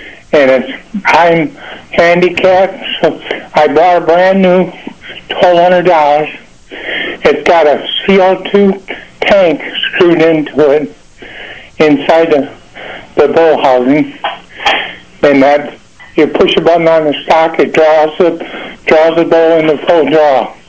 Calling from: Bath, New York, United States; I'm calling from Bath, New York.

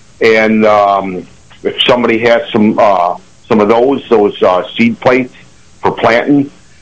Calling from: North Java, New York, United States; Yes, I'm calling from North Java.

